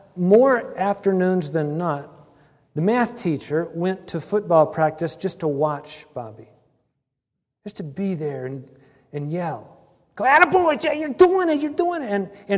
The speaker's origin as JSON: {"language": "English", "region": "California", "country": "United States", "said": "And I'm coming from California going, what the heck is this?"}